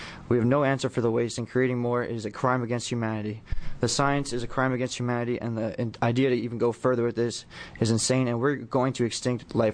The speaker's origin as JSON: {"language": "English", "town": "Long Island", "region": "New York", "country": "United States", "said": "I'm from Long Island, New York, where we actually did have an experimental reactor."}